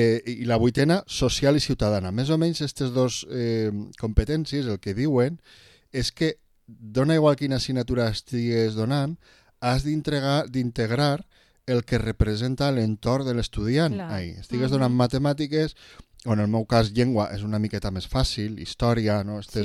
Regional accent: Vila-real, Valencian Community, Spain; jo per a parlar de Vila-real i del meu poble sempre estic disposat.

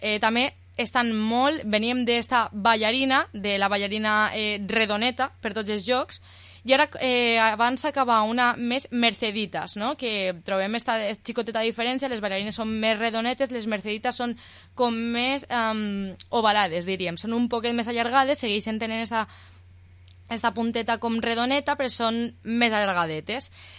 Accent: Vila-real, Valencian Community, Spain; per als que som de Vila-real, fins a totes les, tots els Nadals

